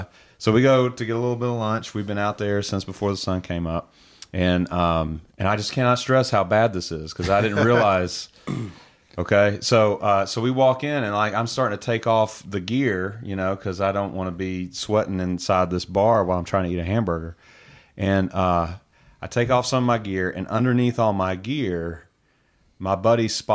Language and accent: English; Nashville, Tennessee, United States; accent: southern; So I got this southern accent, and I show up, and I'm from Nashville. It's like the home of country music, and everybody thinks that I grew up hunting and fishing. I grew up in a city, guys. Like, Nashville's a city, you know?